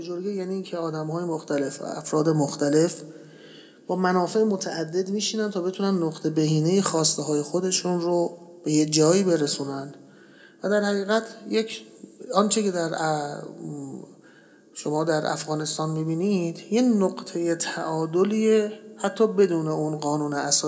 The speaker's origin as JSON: {"language": "Persian", "country": "Iran", "said": "ما ایرانیم، اینها اقوام ایرانی هن."}